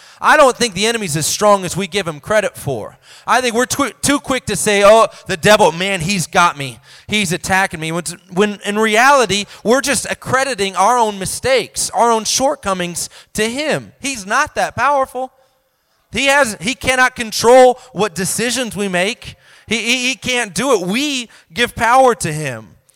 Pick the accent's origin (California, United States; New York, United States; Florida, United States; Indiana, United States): Indiana, United States; I'm from Indiana, so I probably could have gotten there without directions